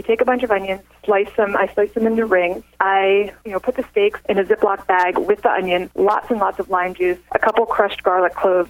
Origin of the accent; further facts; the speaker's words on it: Florida, United States; There's one that I grew up eating in Florida